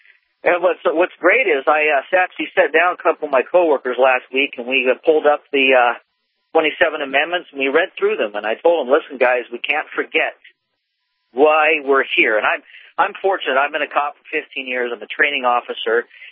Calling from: Washington, United States; I'm Washington State.

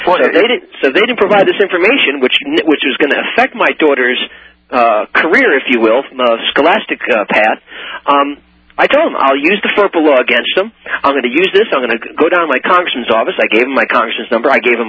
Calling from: New Jersey, United States; Hi there, Alex. … I'm calling from the People's Republic of New Jersey.

